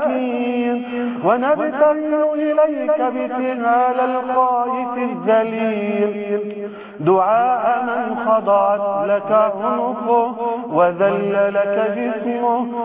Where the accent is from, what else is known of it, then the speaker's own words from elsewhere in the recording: Egypt; اللهم اجعل بلدنا مصر سخاء الرخاء